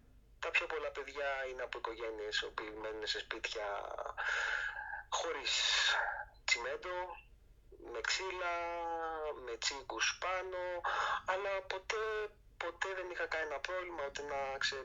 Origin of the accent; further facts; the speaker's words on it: Athens, Attica, Greece; Εγώ γεννήθηκα στην Αθήνα, είμαι Αθηναίος.